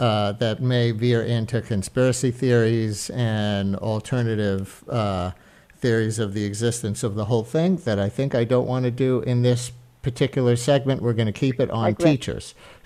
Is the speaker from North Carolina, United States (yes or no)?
no; New York City, New York, United States; Because I know from growing up in the New York City public schools